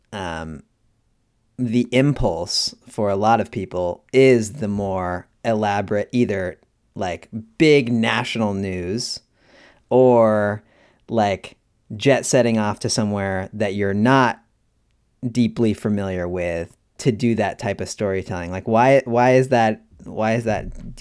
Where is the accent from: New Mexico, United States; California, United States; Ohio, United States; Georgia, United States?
California, United States; I'm from California, but even like working in LA, I realized that, you know, I didn't have a connection to like the people